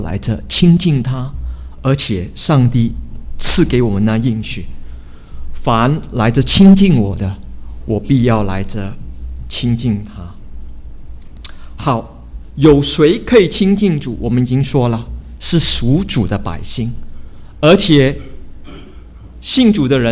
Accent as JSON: {"language": "Chinese", "town": "Chaozhou", "region": "Guangdong", "country": "China", "said": "我是潮州人啊"}